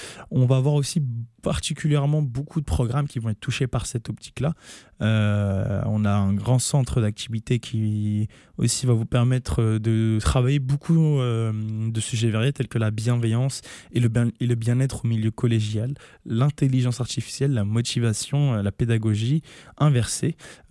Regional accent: France; now in Sherbrooke, Canada; ma situation en tant que Français. Il faut savoir que dans notre cadre d'études en France, on n'a pas beaucoup d'investissements dans la recherche et la biotechnologie.

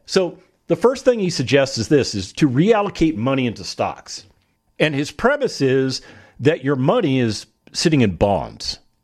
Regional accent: United States; born there; This is my country. This is the country that I was born into from Russian immigrants, of all things.

